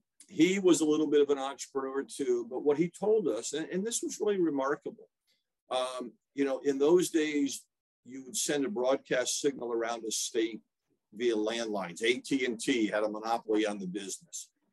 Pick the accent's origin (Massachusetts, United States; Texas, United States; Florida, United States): Florida, United States; Eglin Air Force Base; born there; Well, no. I was born on Eglin Air Force Base and moved around a lot. But we were in New England at that point.